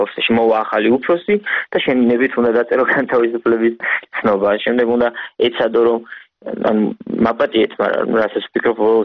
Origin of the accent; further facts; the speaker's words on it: Rustavi, Kvemo Kartli, Georgia; მე რუსთავოზე გავიზარდე, რუსთავოზე ვცხოვრობ